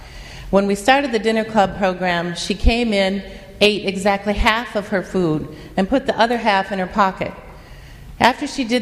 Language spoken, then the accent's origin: English; Mount Pleasant, Michigan, United States; When I was a little girl, I grew up in Mount Pleasant, Michigan with my mother and my two sisters. We were the only divorced family in town.